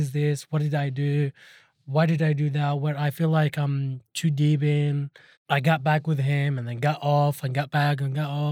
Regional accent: Iraq; I'm coming from Iraq, and we barely have these things. Like, in our country, you don't talk about your emotions.

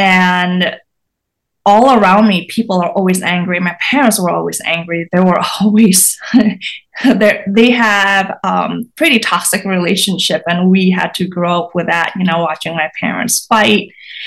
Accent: Indonesia; English is a second language; So I grew up in Indonesia within a conservative Chinese family, and around me was a conservative Muslim community.

